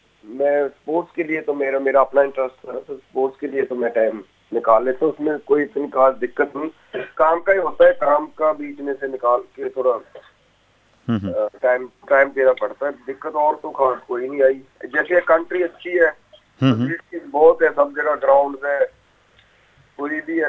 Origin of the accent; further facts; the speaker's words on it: Punjab, India; पंजाब में मैं रहता हूँ, हम लोग पंजाब से हैं